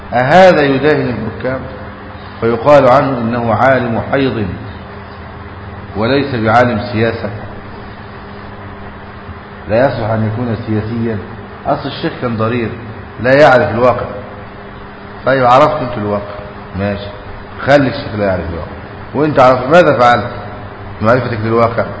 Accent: Egypt; ماذا لو حدث عندنا في مصر هذا؟

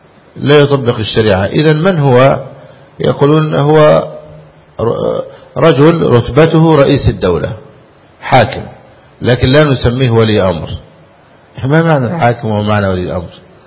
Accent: Egypt; كما عندنا في مصر

